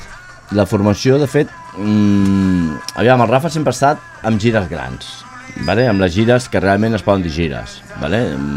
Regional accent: Sant Cugat del Vallès, Catalonia, Spain; Tio, tens una sort tremenda de fer aquesta plaça, no l'he feta mai, i sóc de Sant Cugat.

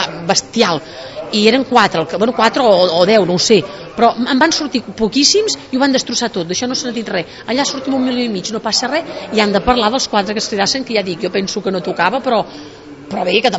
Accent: Catalonia, Spain; A més, jo crec que allà es demostrava ben bé com som els catalans, pacífics, reivindicatius

